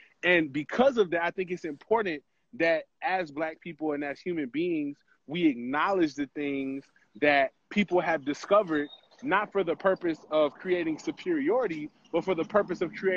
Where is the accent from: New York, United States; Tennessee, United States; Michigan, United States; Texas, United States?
Tennessee, United States; Memphis; So I'm from Memphis, Tennessee